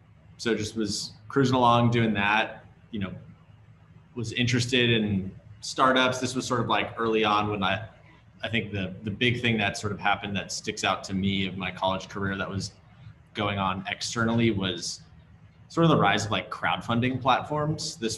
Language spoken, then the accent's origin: English; Sacramento, California, United States; I grew up here in Sacramento, California. I'm a huge Sacramento Kings fan.